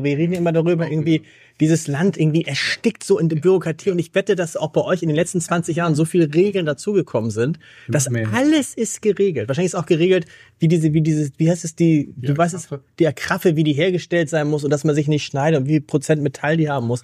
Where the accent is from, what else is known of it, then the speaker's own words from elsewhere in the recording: Germany; Also, das ist, so sind wir Deutsche.